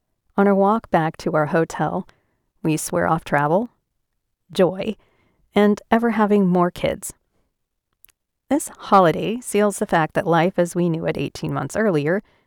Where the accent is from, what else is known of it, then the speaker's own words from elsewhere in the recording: United States; now in Paris, France; It's a few hours by train from Paris, where we've been living. I'm American, he's British.